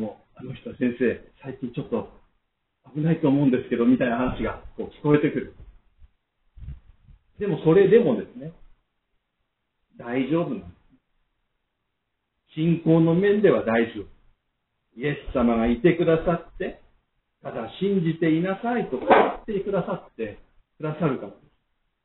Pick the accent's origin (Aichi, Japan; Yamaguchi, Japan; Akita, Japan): Aichi, Japan; イエス・キリストを信じる決心をしました。出身は愛知県なんですけれども、その16歳の時に母親にですね、あなたもそろそろ洗礼受けたらどうなのかって言われて